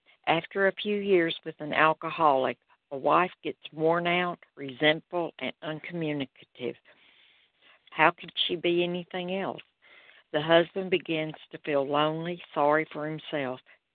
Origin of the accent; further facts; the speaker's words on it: Malden, South Carolina, United States; I'm from Malden, South Carolina.